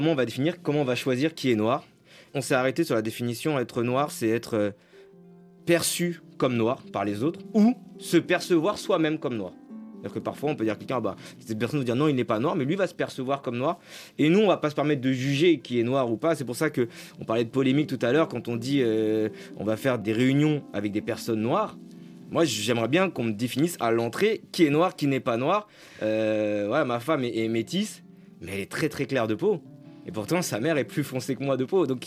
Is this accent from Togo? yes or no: no; Argenteuil, Île-de-France, France; Moi, je savais pas du tout. Moi, j'étais d'Argenteuil, je sais pas.